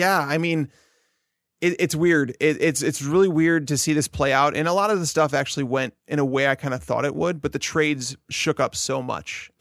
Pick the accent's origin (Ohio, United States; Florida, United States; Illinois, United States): Illinois, United States; Chicago; because I'm from Chicago, I like them.